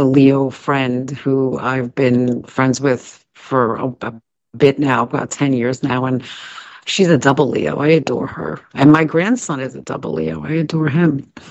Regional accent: Canada; You always forget that I'm Canadian. Stop insulting us Canadians, would you?

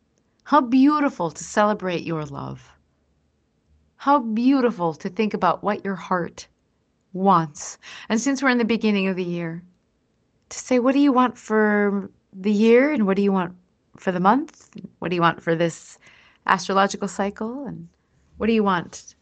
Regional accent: Minnesota, United States; I remember growing up in Minnesota in the winter

